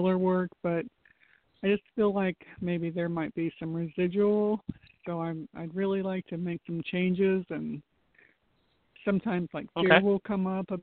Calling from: Florida, United States; from Florida.

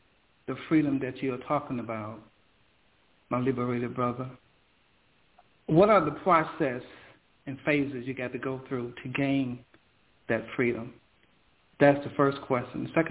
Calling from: Stone Mountain, Georgia, United States; I'm calling from Stone Mountain, Georgia.

